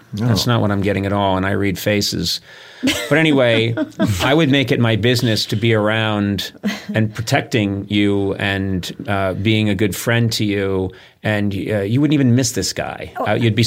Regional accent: East Coast, United States; now in Los Angeles, United States; I grew up on the East Coast. I spent a lot of time traipsing around the woods and stuff when I was sent off to camp.

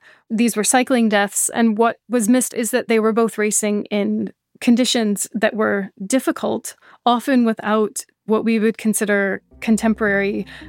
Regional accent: United States; now in Edinburgh, United Kingdom; I am American, yes.

